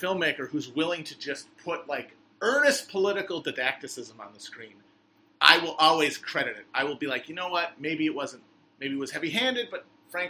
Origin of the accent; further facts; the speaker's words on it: Midwest, United States; We're both from the Midwest, but I was a little more sheltered, I think, in my childhood.